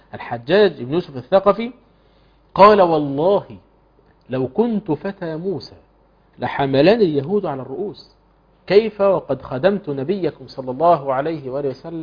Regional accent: Morocco; سلا دي في بلادي المغرب

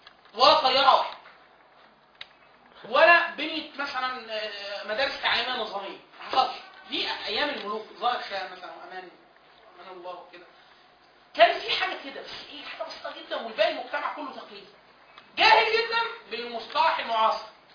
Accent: Upper Egypt, Egypt; يعني والدتي انا من الصعيد ومركز من الصعيد

